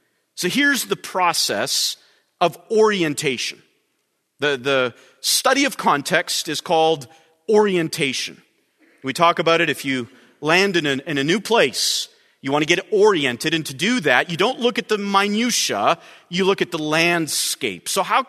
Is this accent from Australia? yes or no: no; Canada; born there; including the President of the United States, because I was born in Canada.